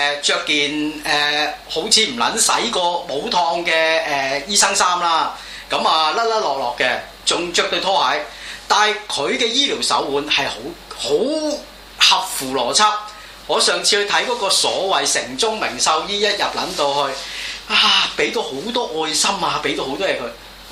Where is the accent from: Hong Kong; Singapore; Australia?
Hong Kong; 我哋香港人，尤其都市人都唔好。